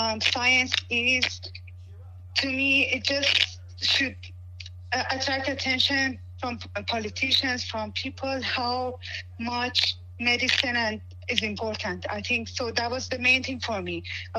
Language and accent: English; Tehran, Tehran Province, Iran; English is a second language; moved away as an adult; now in United States; I grew up in Iran, in Tehran. I went to medical school there, and about 6 years ago, I came to the United States as a research assistant.